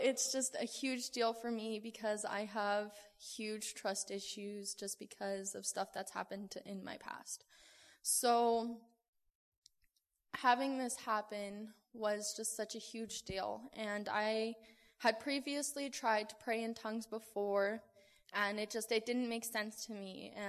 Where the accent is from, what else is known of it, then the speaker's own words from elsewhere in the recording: Wyoming, United States; I'm from Wyoming as well